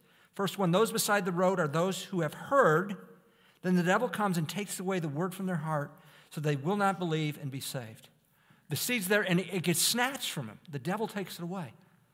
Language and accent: English; Detroit, Michigan, United States; I grew up in the Detroit area and was a Michigan fan as a little boy.